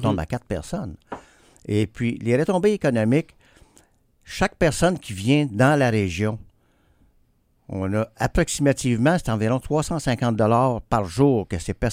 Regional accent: Quebec, Canada; Puis, je suis fier de faire connaître ma région natale

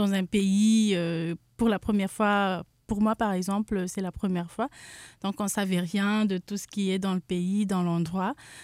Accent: Madagascar; tout d'abord, Madagascar, c'est une île.

